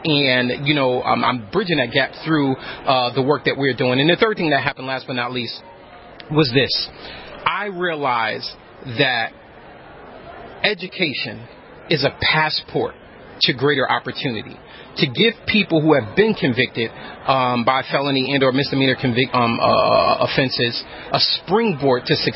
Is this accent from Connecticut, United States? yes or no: yes; Connecticut, United States; I'm from Connecticut, so I anytime I go anywhere, I always rep Connecticut.